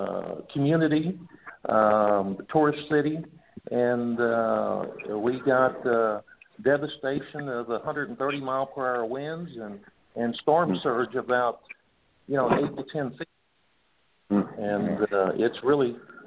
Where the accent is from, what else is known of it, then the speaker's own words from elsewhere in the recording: Port Aransas, Texas, United States; I'm from Port Aransas, Texas, which is located on a barrier island just north of Corpus Christi, Texas.